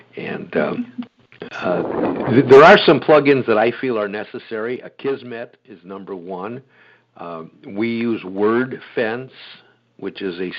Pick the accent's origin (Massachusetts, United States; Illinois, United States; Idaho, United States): Illinois, United States; Chicago; And that's the way I grew up in Chicago.